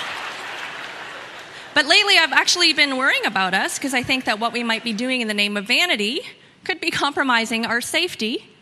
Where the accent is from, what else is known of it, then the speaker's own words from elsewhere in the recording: Ontario, Canada; I was born and raised in Ontario in a really, really small town. It was very secluded. I might even say it was kind of backwards and ignorant.